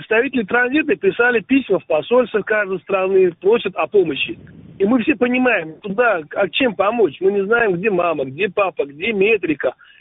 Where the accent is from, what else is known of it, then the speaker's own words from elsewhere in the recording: Uzbekistan; да, мы узбеки порядочные люди